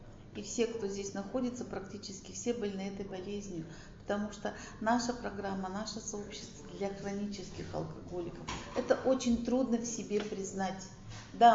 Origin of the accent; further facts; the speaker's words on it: Arkhangelsk, Arkhangelsk Oblast, Russia; Я приехала из Архангельска.